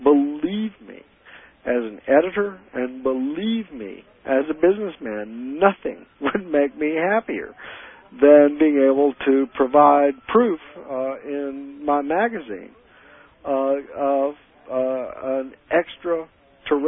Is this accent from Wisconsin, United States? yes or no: no; North Carolina, United States; although I'm from North Carolina, there got to be some Missouri genes in me somewhere.